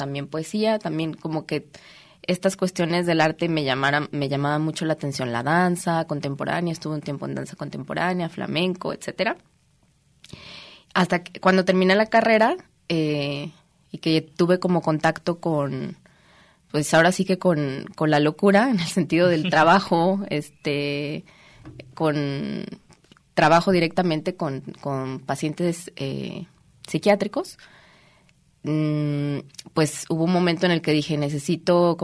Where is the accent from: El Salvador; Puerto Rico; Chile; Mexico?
Mexico; Ocotlán, Jalisco; born there; Yo nací en Ocotlán, Jalisco.